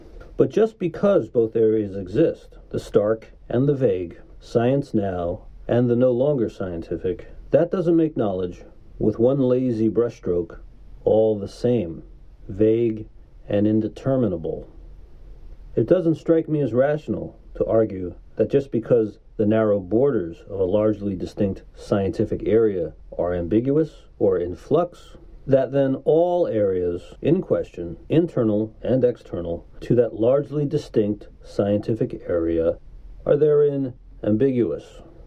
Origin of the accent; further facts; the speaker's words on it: New York, United States; across the northern international border of the U.S. and my home state of New York.